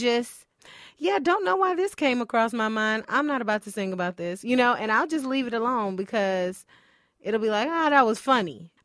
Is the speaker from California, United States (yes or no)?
yes; Los Angeles, California, United States; And then I'm from the hood. Like, I'm from South Central.